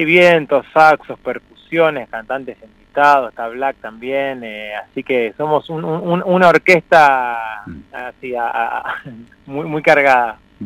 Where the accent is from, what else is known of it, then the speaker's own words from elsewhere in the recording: Argentina; Salvo Ivonne, el resto somos todos argentinos de esta patria tan, tan bonita